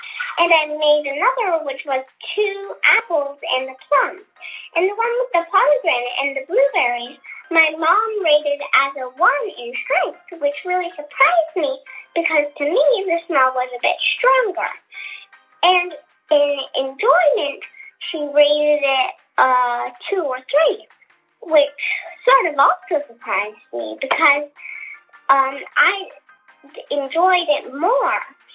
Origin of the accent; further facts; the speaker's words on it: California, United States; from California